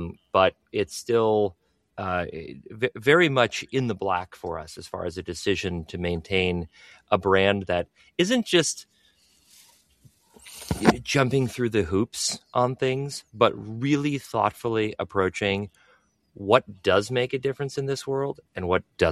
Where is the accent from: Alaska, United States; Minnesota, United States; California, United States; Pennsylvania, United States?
Minnesota, United States; I've got a good boy complex. I'm from Minnesota. I want the world to see me as a good boy.